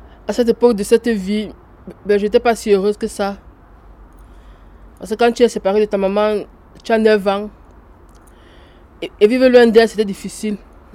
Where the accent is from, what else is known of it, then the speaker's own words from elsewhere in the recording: Cameroon; now in Montauban, France; avant, je vivais dans mon pays natal, le Cameroun, avec mon papa qui est décédé.